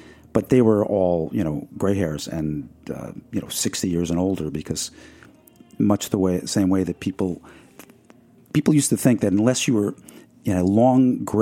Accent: Merrick, New York, United States; growing up in Merrick, Long Island, where I did.

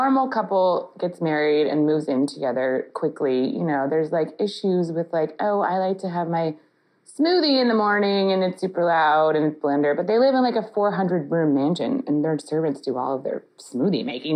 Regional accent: New York, United States; Also, I was like, I guess you can just tell by my outfit that I'm from New York.

